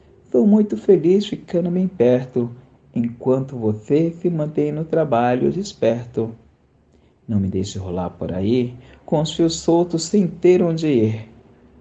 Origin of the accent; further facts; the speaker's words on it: São Paulo, Brazil; sou de São Paulo, capital, aonde eu estou, e me lembrei de você.